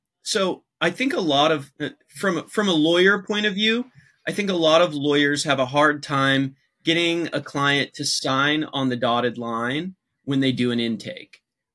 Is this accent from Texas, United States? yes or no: no; Seattle, Washington, United States; moved away as an adult; I moved from Seattle, Washington, which is the northwest of the United States, all the way down to Florida for law school